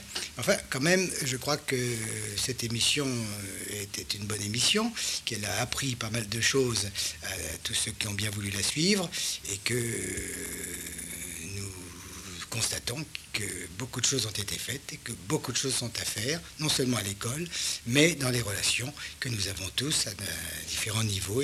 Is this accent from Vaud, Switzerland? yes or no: no; Geneva, Switzerland; Bon, alors le premier accueil c'est moi qui l'ai fait avec lui en tant que Suisse de service et genevois de service.